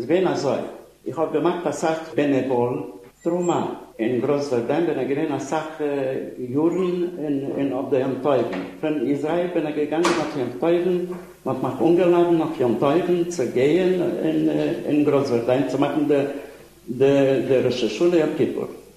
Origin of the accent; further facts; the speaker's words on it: Cluj-Napoca, Cluj County, Romania; born there; German is a second language; Ich bin geboren in Klosenburg.